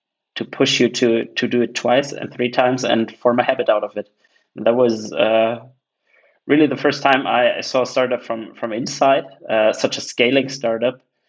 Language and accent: English; Munich, Bavaria, Germany; I'm originally from Munich. Most people know it for beer and soccer, but has a pretty big startup tech scene by now. So pretty happy to have been growing up there.